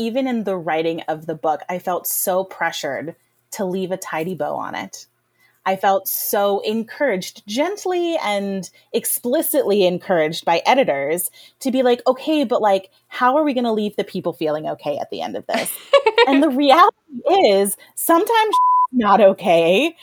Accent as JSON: {"language": "English", "region": "Rust Belt", "country": "United States", "tie": "born or raised there", "said": "I am 38 years old. You do the math, right? Like, I grew up in poverty in the Rust Belt."}